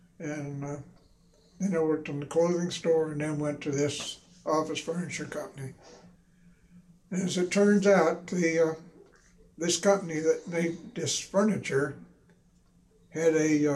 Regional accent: Warren, Pennsylvania, United States; also born or lived in Spartansburg / Farrell; Mostly it was in Warren, Pennsylvania, and in Spartansburg, Pennsylvania, Farrell, Pennsylvania.

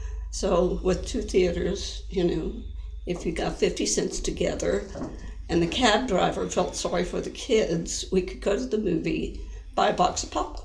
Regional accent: West Virginia, United States; Well, I was born in West Virginia.

